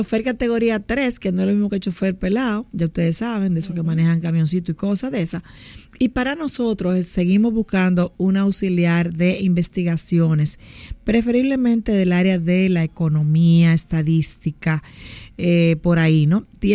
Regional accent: Santo Domingo, Distrito Nacional, Dominican Republic; born there; mi mamá que vino a la capital a darme a luz. Y la gente jura que yo soy de Sabana Iglesia

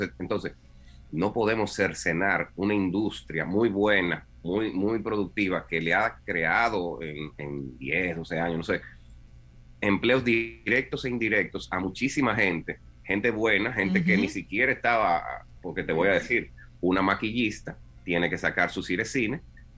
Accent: Dominican Republic; nos desarrollemos como dominicanos

